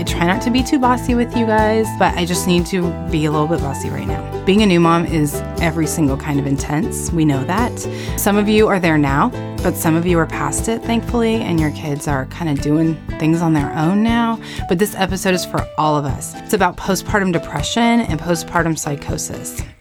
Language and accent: English; Texas, United States; I'm a Texan who's been digging in the dirt.